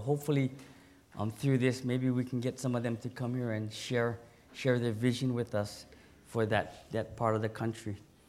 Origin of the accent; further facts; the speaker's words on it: Hawaii, United States; I grew up on Oahu.